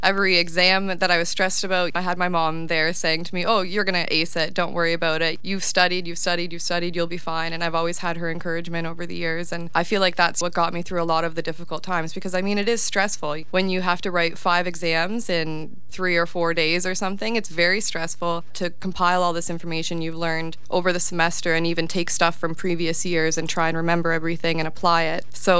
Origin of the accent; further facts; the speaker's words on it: Niagara Falls, Ontario, Canada; I was born in Niagara Falls. I've lived in Niagara Falls my whole life